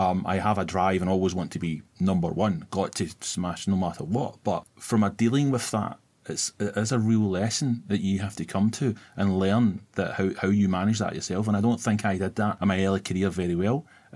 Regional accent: Glasgow, Scotland, United Kingdom; Being Glaswegian as well, my voice can be a little bit harsher sounding.

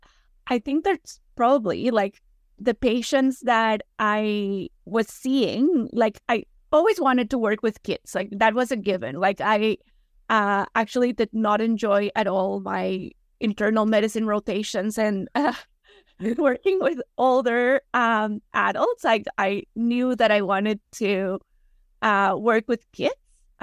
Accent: Costa Rica; English is a second language; Of course, like I am originally from Costa Rica. Costa Rica is a very small country

